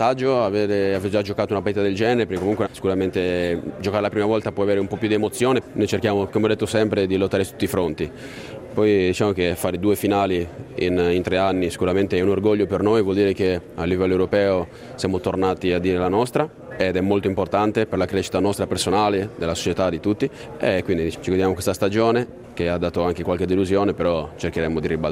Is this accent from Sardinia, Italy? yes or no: yes; Sardinia, Italy; piace anche la birra da buon sardo